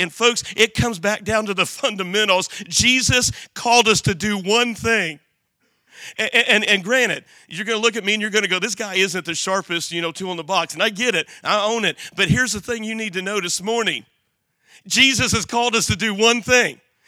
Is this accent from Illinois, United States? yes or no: yes; Illinois, United States; And so I grew up in Southern Illinois, Uncle David, and all of those kind of stories and growing up.